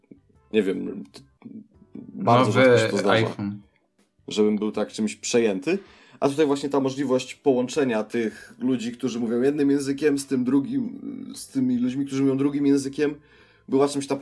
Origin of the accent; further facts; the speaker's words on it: Gdańsk, Pomeranian Voivodeship, Poland; ja powiedziałem, że jestem z Gdańska